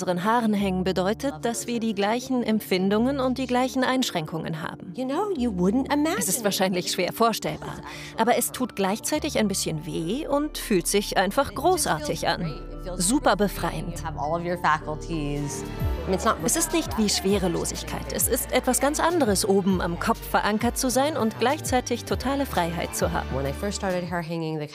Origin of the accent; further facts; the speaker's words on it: United States; now in Berlin, Germany; Ich bin Performance-Künstlerin. Ich komme aus den USA, lebe aber jetzt in Berlin.